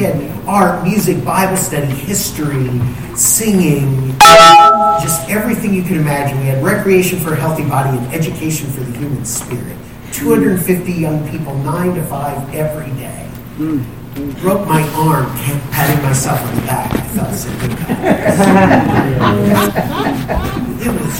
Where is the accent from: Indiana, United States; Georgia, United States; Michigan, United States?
Indiana, United States; also born or lived in Brooklyn / Drew; And so I was born in Brooklyn and was taken back to Drew and lived and grew up and lived there for a year and a half before my folks moved to Indiana.